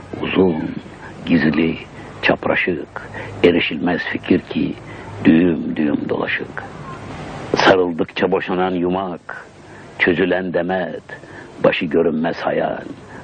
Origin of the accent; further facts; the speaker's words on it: Istanbul, Turkey; born there; 1904'te İstanbul'da doğdum.